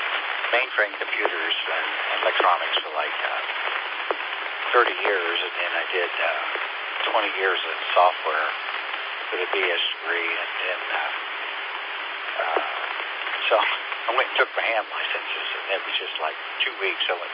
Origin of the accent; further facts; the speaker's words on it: Boynton Beach, Florida, United States; Yeah, it's my daughter's property. I'm really from Boynton Beach, Florida.